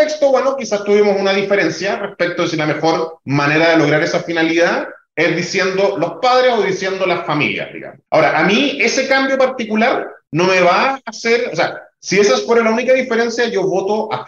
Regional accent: Magallanes, Chile; Y a mí como chileno sí me importa mucho, y como magallánico más aún, que los proyectos de hidrógeno verde se hagan en Chile y ojalá en Magallanes

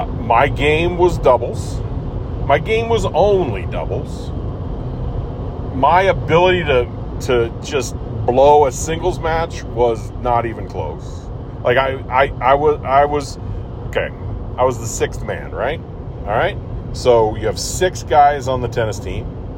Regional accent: Highland, Illinois, United States; I grew up in Highland, Illinois, so this is Highland High School in the Metro East, Madison County, 29 miles from the St. Louis Arch.

